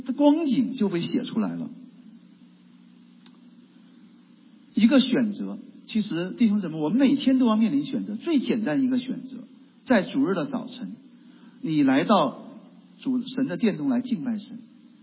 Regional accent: China; 我们从中国来，你上网上看，你看微信上看

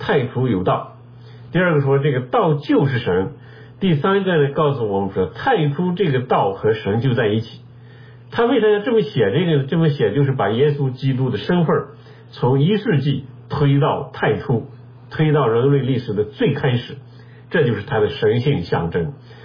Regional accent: China; 因为我们中国人对道这个字呢有它非常深刻的含义在里面

